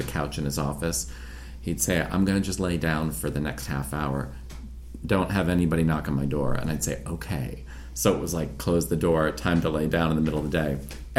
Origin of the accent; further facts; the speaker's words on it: Sudbury, Massachusetts, United States; And I said … I'm the executive assistant. I'm here. I'm from Sudbury, Massachusetts.